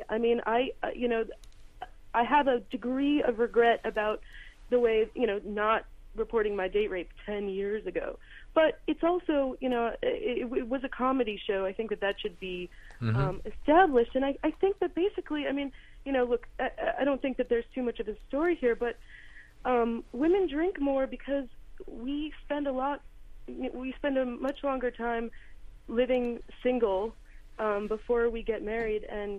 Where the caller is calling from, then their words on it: New York City, New York, United States; I'm actually calling from the Lower East Side, home of many bars and my house